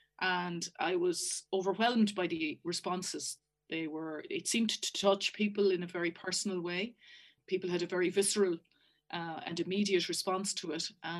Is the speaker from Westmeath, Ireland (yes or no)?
yes; Castle Pollard, Westmeath, Ireland; born there; I was born in Castle Pollard, one of the many mother and baby homes, in 1962.